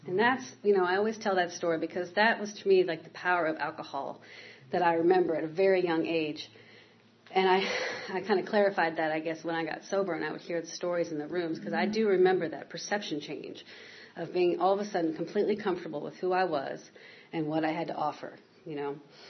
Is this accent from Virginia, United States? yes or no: yes; Arlington, Virginia, United States; I grew up in Arlington, Virginia, and my parents are from Texas